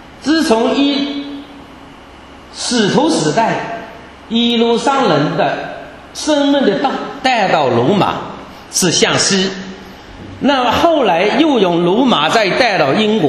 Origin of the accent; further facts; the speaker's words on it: China; 新的一个世纪就是我们中国人要接受这个使命